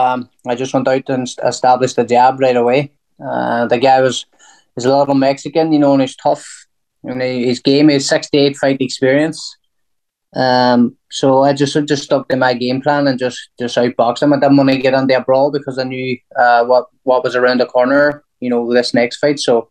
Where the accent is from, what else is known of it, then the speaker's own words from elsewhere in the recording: Derry, Northern Ireland, United Kingdom; Well, I come from Derry